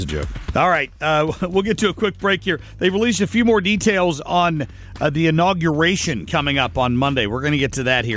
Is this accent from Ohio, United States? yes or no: yes; Middletown, Ohio, United States; the vice president is from my hometown of Middletown, Ohio. And I was in the Middletown school district.